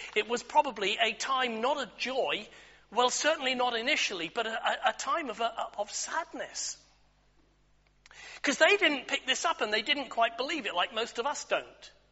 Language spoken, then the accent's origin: English; Cardiff, Wales, United Kingdom; As quite rightly Laura said … I'm from Cardiff.